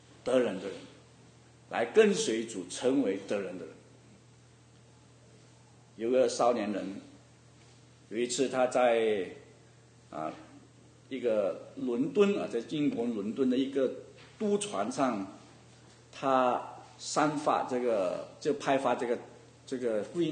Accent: China; moved away; 以前或者说我们从中国来的也好

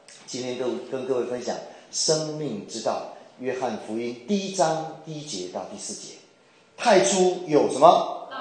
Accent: China; 所以我们中国人讲知道，知道很重要

